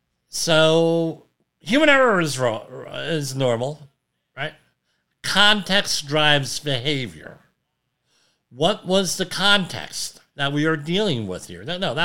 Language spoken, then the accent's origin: English; New Jersey, United States; Growing up in Central Jersey, that happens.